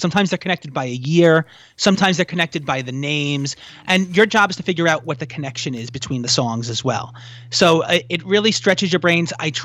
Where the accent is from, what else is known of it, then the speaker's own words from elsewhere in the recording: New York City, New York, United States; New York City.